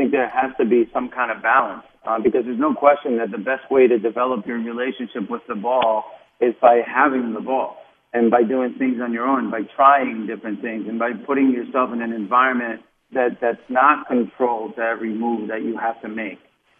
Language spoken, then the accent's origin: English; Uruguay; also born or lived in Kearney, United States; the way I grew up in Uruguay, where it was mostly about just about winning all the time, and then in Kearney